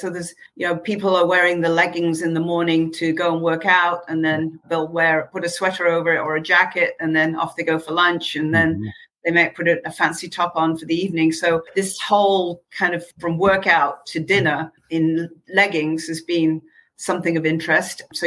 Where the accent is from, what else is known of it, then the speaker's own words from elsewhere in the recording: Manchester, North West England, United Kingdom; as I say, I was from Manchester, England.